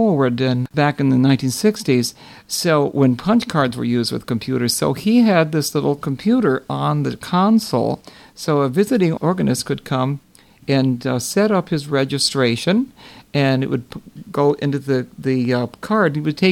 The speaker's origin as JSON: {"language": "English", "town": "Milwaukee", "region": "Wisconsin", "country": "United States", "said": "He's from Michigan, and I'm from Milwaukee, and I ought to know."}